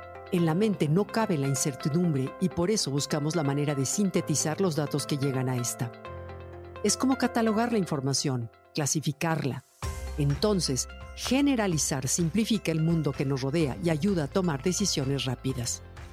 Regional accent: Mexico; sí, soy mexicana. Mis hermanos y yo nacimos en el mismo país, en la misma ciudad. Crecimos juntos y fuimos a las mismas escuelas.

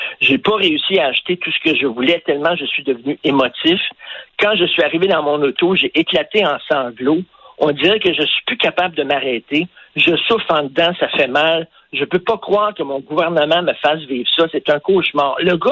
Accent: Verdun, Quebec, Canada; moi, je viens de Verdun dans un milieu assez modeste. Mon père travaillait dans une usine, dans une shop.

